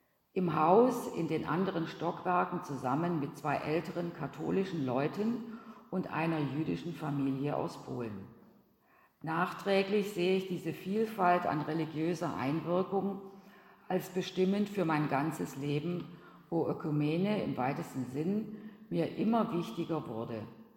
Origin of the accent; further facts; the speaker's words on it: Basel, Basel-Stadt, Switzerland; Geboren bin ich in Basel am 9. Februar 1933 und bin zu Hause getauft worden.